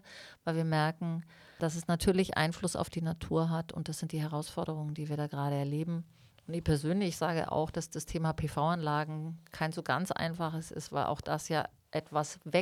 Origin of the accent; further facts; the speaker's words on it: Sonthofen, Bavaria, Germany; Es wurde ja mal diskutiert, ich bin in Sonthofen aufgewachsen.